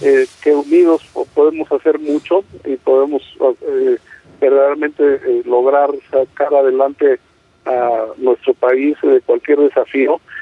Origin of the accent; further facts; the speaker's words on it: Mexico; como mexicanos pues a sacar adelante nuestro país